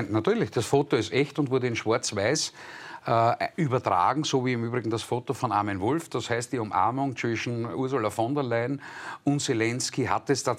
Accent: Graz, Styria, Austria; Ich komme aus Graz

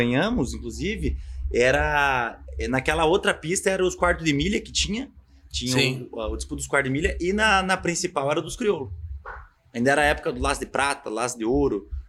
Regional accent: Rio Negrinho, Santa Catarina, Brazil; also born or lived in Curitiba; Eu nasci em Curitiba, porém fui morar em Rio Negrino, morei até uns 17, 18 anos, né?

